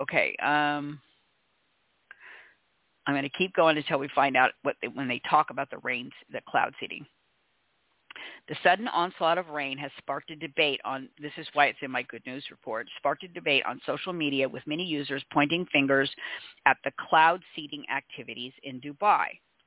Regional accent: Tennessee, United States; We recently banned this practice in my home state of Tennessee.

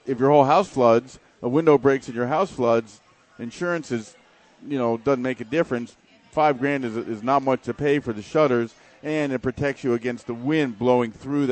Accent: Miami, Florida, United States; But quite honestly, I grew up in Miami. If you don't speak Spanish, you're hosed.

